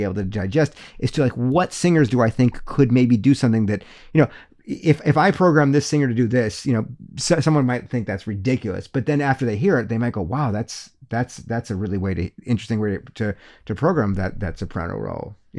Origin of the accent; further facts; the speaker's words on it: Chicago, Illinois, United States; but I was born and raised in Chicago. Mm-hmm. I'm a Chicago boy at heart. I love Chicago